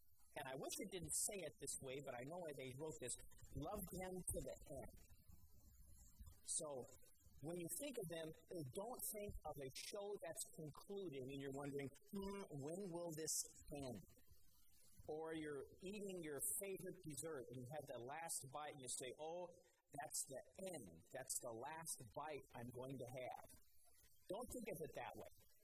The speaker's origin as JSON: {"language": "English", "town": "Denver", "region": "Colorado", "country": "United States", "tie": "born or raised there", "said": "when I was growing up in Denver, there were a lot of shops being investigated for overcharging people for service."}